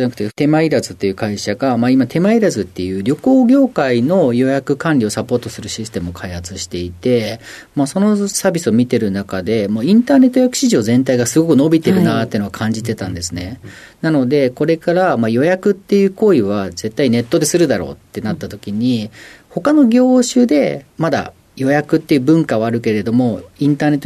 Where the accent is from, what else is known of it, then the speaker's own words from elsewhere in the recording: Yamanashi, Japan; 山梨ですね。山梨県です。